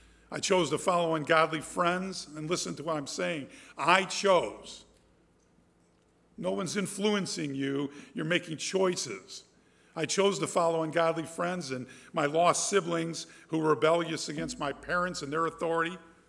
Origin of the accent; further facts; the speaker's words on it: Chicago, Illinois, United States; 1952, I was born in Chicago. That's where I'm from, my wife also.